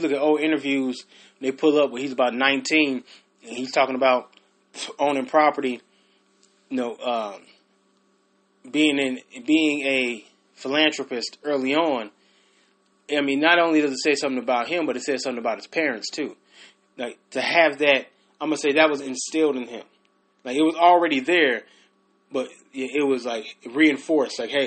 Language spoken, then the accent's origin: English; Chicago, Illinois, United States; I'm from Chicago. And I'm from the South Side, 71st and South Prairie, and 69th in Michigan.